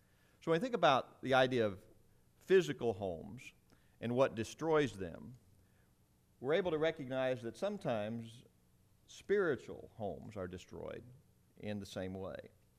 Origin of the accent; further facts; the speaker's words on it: Cincinnati, Ohio, United States; now in Fort Myers, United States; I grew up in Cincinnati. This is really home to me, though I've been in Fort Myers for 28 years. Cincinnati, I guess, will always be home.